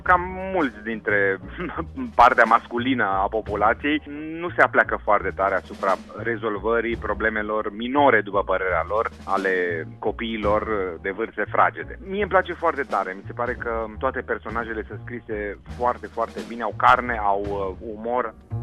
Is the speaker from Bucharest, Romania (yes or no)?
no; Târgu Mureș, Mureș County, Romania; Eu m-am născut în Târgu Mureș și eu am stat până la 14 ani aici, în Târgu Mureș.